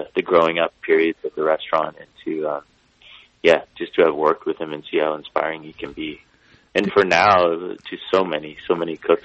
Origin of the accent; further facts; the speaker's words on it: Nova Scotia, Canada; growing up in Nova Scotia, we have the good ones up there.